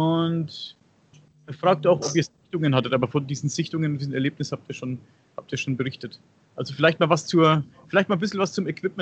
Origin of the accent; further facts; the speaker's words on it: Coburg, Bavaria, Germany; wo ich herkomme, aus Coburg, die feste Coburg.